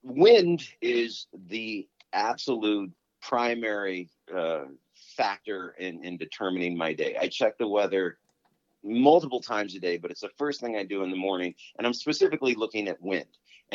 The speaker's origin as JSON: {"language": "English", "town": "Decatur", "region": "Illinois", "country": "United States", "tie": "born or raised there", "also_born_or_lived": "California", "lives_now": "Chicago, United States", "said": "Well, I grew up in Decatur, Illinois, which is central Illinois, and I lived on the East Coast, and I lived in California for 20 years."}